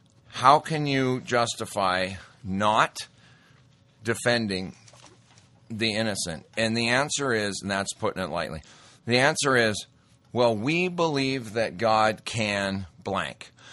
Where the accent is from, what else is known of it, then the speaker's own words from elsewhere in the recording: Montana, United States; Being born and raised in Montana, there's nothing like it.